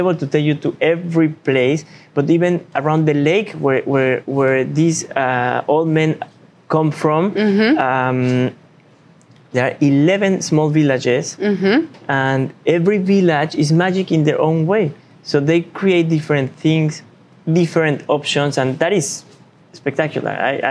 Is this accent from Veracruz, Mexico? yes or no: no; Morelia, Michoacán, Mexico; I'm from Morelia, the capital of the world, or the center of the universe.